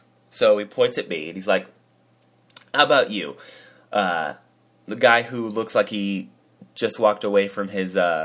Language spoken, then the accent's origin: English; Las Vegas, Nevada, United States; Where did this happen? Where are you from? I'm like, Las Vegas.